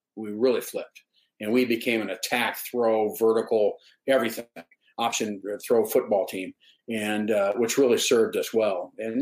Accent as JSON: {"language": "English", "region": "Ohio", "country": "United States", "said": "You know, I was from Ohio guy, more conservative."}